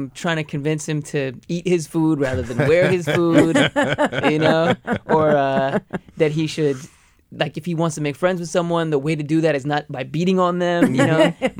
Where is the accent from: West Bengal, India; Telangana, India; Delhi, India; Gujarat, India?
Gujarat, India; So the specific community I come from, we're from Kutch, which is like the western corner of India.